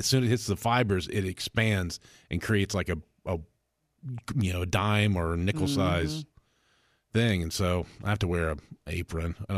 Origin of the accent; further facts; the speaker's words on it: Cookeville, Tennessee, United States; People go, where are you from? I say Cookeville.